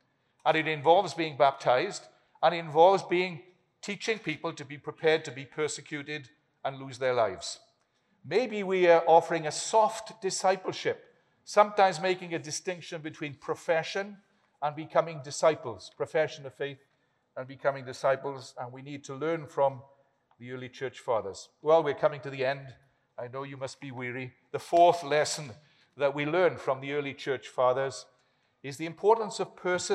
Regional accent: Wales, United Kingdom; When I was a teenager growing up in South Wales

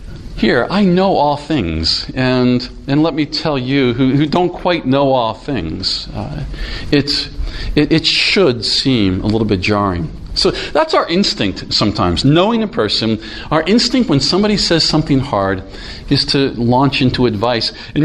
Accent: Philadelphia, Pennsylvania, United States; Philadelphia is known for being rude, and I come from Philadelphia in the United States.

